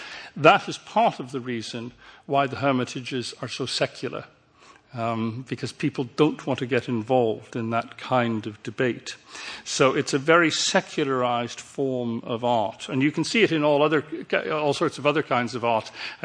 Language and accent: English; England, United Kingdom; you'll know from … that although I'm English, I have Scottish roots.